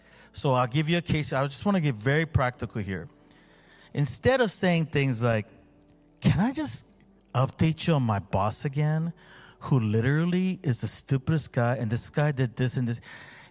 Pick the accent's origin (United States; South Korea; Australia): South Korea; I grew up in Korea where there's springs, right?